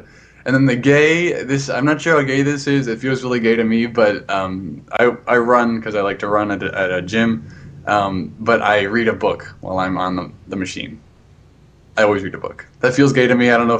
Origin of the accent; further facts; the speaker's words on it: Texas, United States; also born or lived in Denver / Perth / Cairo; now in Canada; I was born in Denver, Colorado, 3 months old. I moved to Texas. Then a few years later, we moved to Perth, Australia.